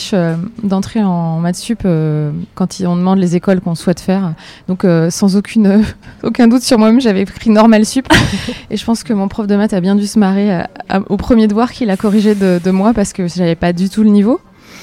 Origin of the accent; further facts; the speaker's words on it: Metz, Grand Est, France; Et alors moi, je suis native de Metz en Lorraine.